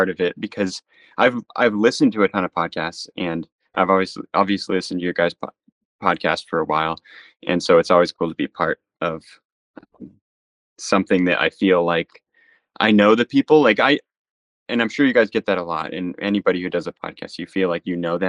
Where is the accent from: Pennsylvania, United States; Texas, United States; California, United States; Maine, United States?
Maine, United States; I grew up here in Maine, so I'm kind of in a small town, so I'm far away from a lot of stuff.